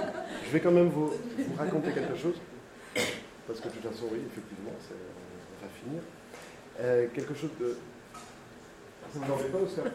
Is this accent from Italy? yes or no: yes; Italy; French is a second language; J'ai dû le remarquer parfois, mon accent travaillait un petit peu. Je suis italien.